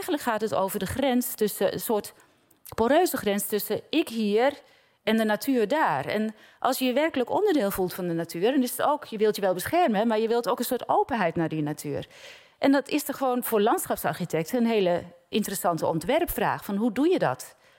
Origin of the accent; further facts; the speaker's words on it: Giessenburg, South Holland, Netherlands; Giessenburg.